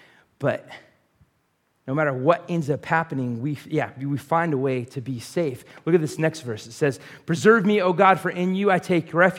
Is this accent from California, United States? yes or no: yes; Atascadero, California, United States; the little town that I grew up in Atascadero, which is just north on the 101, lots of like big hills to climb.